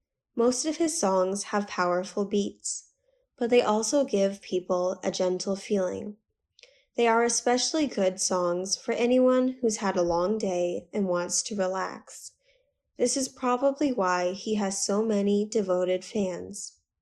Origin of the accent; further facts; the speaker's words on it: China; English is a second language; I'd like to talk about a celebrity from my hometown. His name is … a very famous singer-songwriter in China.